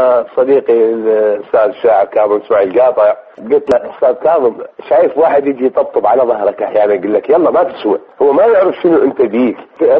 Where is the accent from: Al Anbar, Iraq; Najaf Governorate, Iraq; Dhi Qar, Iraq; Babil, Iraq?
Dhi Qar, Iraq; Nasiriyah; also born or lived in Baghdad; أنا من مدينة الناصرية بالذيقار.